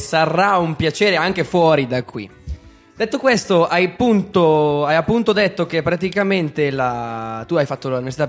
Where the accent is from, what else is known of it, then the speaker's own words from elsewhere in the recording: Como, Lombardy, Italy; Io sono di Como, forse come tu sai.